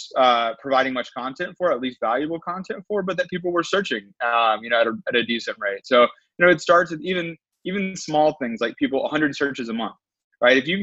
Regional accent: North Carolina, United States; moved away as an adult; now in San Francisco, United States; and I'm from North Carolina, so I didn't even know what fundraising was when I was living there. So when we moved to San Francisco to start ClickUp

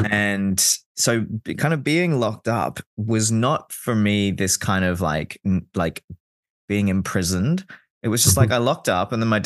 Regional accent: Australia; moved away; as an Australian living in the far northern hemisphere, I go into a winter hibernation

